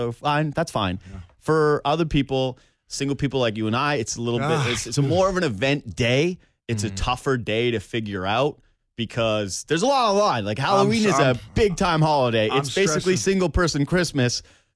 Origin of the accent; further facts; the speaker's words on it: Whitehorse, Yukon, Canada; I'm from Whitehorse, Yukon, born and raised.